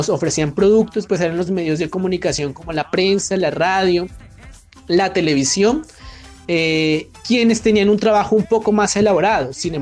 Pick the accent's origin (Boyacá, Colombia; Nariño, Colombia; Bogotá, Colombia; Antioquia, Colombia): Nariño, Colombia; Pasto; soy hijo, soy hermano, soy padre, soy pastuso.